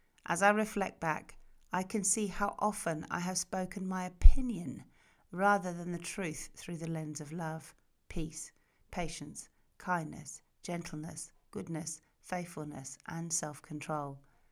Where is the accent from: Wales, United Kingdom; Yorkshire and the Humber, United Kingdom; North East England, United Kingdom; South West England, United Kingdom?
Yorkshire and the Humber, United Kingdom; I was born in Yorkshire, England